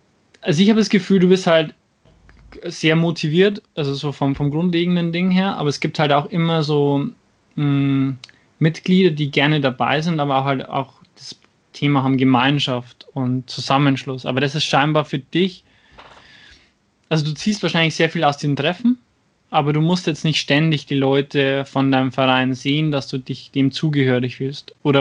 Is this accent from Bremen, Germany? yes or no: no; Schwandorf, Bavaria, Germany; wir sind schon hier aus meiner Heimatstadt, aus Schwandorf und Regensburg, das ist so bei Nürnberg, Münchener Gegend